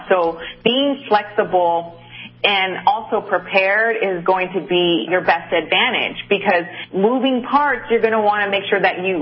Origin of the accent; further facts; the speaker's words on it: Los Angeles, California, United States; I grew up in Los Angeles, and our family was on the East Coast.